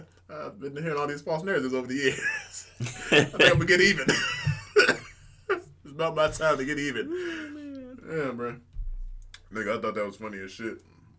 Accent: Chicago, Illinois, United States; Oh, and I'm from Chicago, nigga.

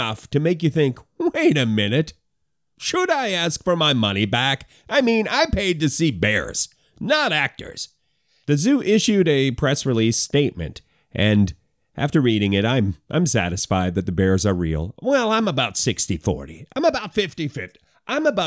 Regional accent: Canada; Now, I'm a Canadian.

